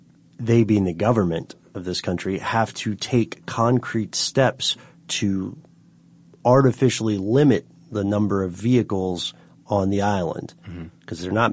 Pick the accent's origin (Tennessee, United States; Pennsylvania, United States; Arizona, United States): Tennessee, United States; accent: Tennessee; We're both chuckling because my Tennessee accent came out when I tried to say – well-to-do for a second.